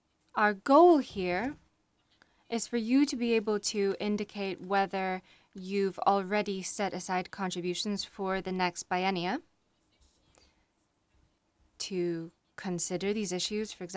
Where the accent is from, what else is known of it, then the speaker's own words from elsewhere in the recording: France; English is a second language; I come from France, and right now, I should say my director's here somewhere in the room